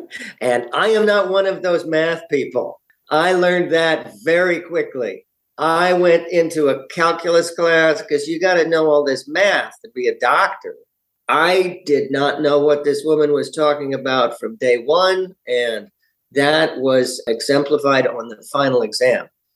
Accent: La Jolla, California, United States; I grew up in San Diego, California. I'm a California boy. I grew up in a little community called La Jolla and went to La Jolla High.

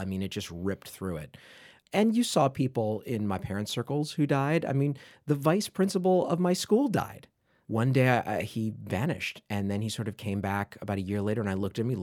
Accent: Santa Monica, California, United States; I grew up in Santa Monica, pretty much.

